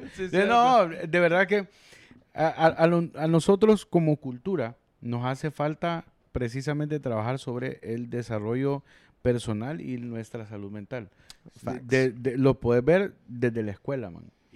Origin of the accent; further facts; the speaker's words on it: Honduras; Y aquí como somos los hondureños, de que estamos tan expuestos, ¿verdad?